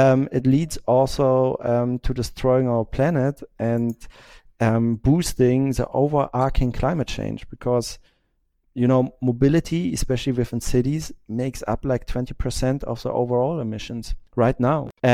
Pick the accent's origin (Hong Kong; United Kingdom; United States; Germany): Germany; now in Berlin, Germany; I'm from Germany, living in Berlin